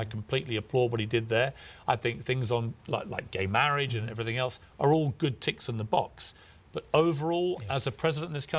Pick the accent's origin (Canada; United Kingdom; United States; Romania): United Kingdom; But I can't vote. I'm a British guy.